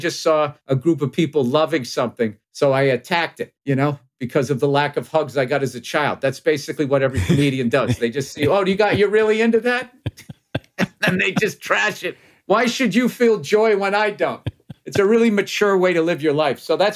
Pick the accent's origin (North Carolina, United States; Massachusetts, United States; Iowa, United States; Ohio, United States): Massachusetts, United States; accent: Boston; I did get some crap about my accent, where someone's like, "I've never heard a Boston accent in outer space."